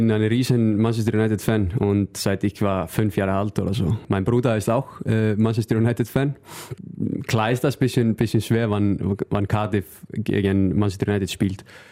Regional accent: North Iceland, Iceland; German is a second language; In meiner Heimat ist 2 Mannschaften. Ja, meine Heimat ist nur 18.000, aber trotzdem ist 2 Handballmannschaften da. Und ich möchte etwas für Jugend machen als Trainer. Ich finde das wichtig, weil mein Verein in Nordisland habe nicht so viel Geld.

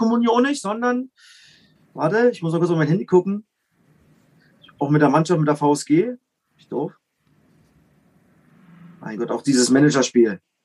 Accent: East Germany, Germany; Klar, für mich als Ossi freut mich natürlich

